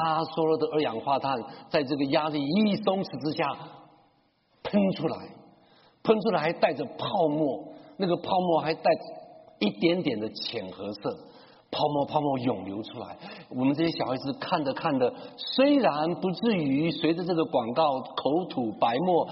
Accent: Taiwan; 我在台湾长大的时候，从小对一样事情就喜爱的不得了

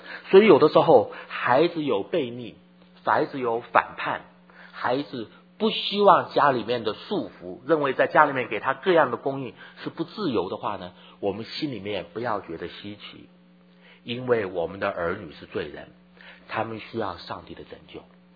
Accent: Taiwan; 那么我在台湾长大，我这一年民国39年1950年

